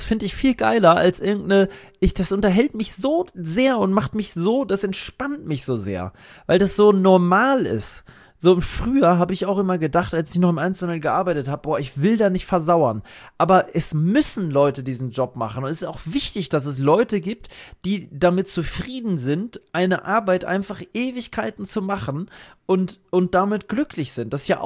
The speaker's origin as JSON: {"language": "German", "region": "Saxony-Anhalt", "country": "Germany", "tie": "born or raised there", "said": "Das ist sogar in meiner alten Heimat da. Ich kenne die in echt auch, ich weiß, wo die ist, bei Salzwedel."}